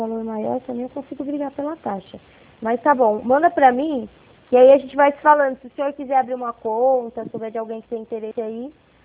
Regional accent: São Paulo, Brazil; Eu sou de São Paulo.

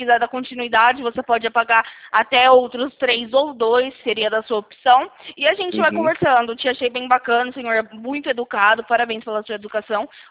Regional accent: Campinas, São Paulo, Brazil; eu sou aqui de Campinas, do interior de São Paulo

